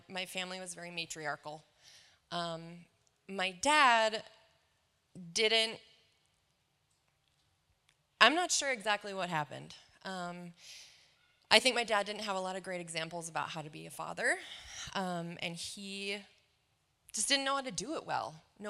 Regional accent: Alexandria, Minnesota, United States; also born or lived in Morris; I grew up, I was born in Morris, which is a little ways down the road. I lived there until I was about 7, and then we moved to Alexandria.

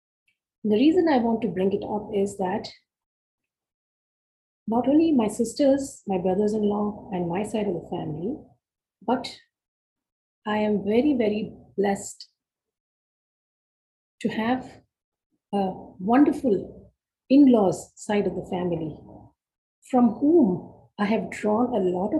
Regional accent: Mumbai, Maharashtra, India; moved away as an adult; also born or lived in Vadodara; now in United States; I'm originally from Mumbai. And after marriage, I left Mumbai 41 years ago and lived in Baroda, Gujarat. And after having lived there for 7 years, we immigrated to the United States.

